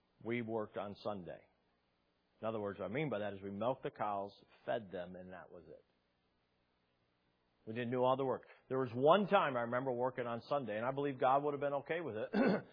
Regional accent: Brown City, Michigan, United States; Of course, I grew up in Brown City. There wasn't a lot of places to eat out at.

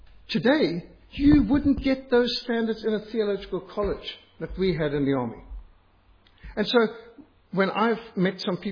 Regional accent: Zimbabwe; now in South Africa; I was brought up in Rhodesia where we did that sort of thing, but South Africa, nothing.

